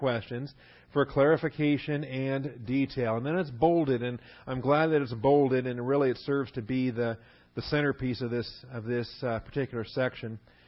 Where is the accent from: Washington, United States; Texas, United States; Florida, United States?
Washington, United States; I grew up in Washington State, so we love our loggers, the logging industry, and we appreciate the paper that's produced by good, hardworking loggers.